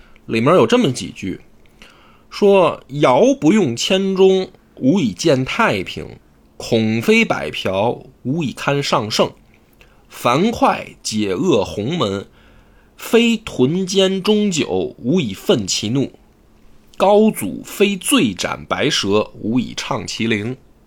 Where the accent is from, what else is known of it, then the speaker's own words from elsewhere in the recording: Shandong, China; 这个鲁国，那我的故乡